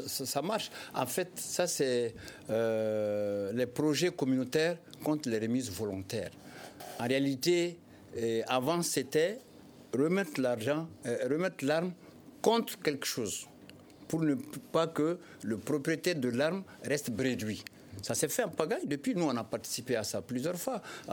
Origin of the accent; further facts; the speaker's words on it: Gao, Mali; c'était à Gao, hein, je suis de Gao